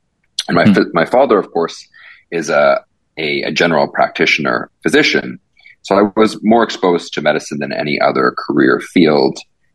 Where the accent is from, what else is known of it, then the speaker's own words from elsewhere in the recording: Toronto, Ontario, Canada; I grew up in Toronto, yep. And I spent more years in Toronto than anywhere else.